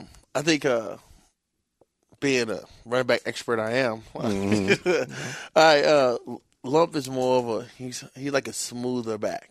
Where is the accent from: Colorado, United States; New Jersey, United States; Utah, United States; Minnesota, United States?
New Jersey, United States; now in Florida, United States; No, I'm from Jersey.